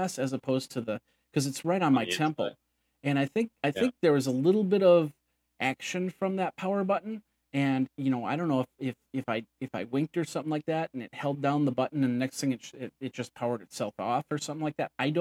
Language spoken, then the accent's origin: English; Wisconsin, United States; You know, I'm from Wisconsin, so the University of Wisconsin … everything like that.